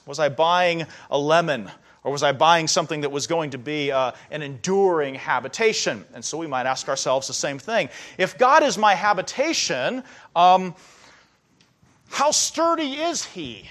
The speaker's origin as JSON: {"language": "English", "region": "California", "country": "United States", "said": "I'm from California. That's ancient."}